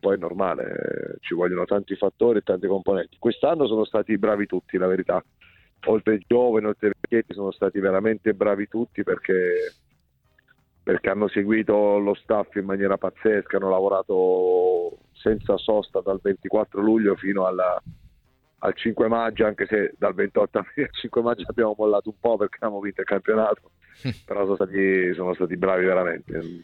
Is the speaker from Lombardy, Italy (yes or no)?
no; Pescara, Abruzzo, Italy; born there; perché sono nato a Pescara